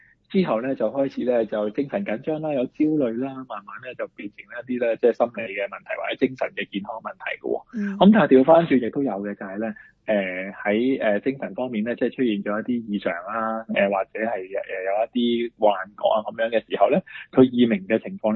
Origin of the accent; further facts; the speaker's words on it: Australia; 我哋澳洲人都好中意食嘅係一啲 yogurt 啊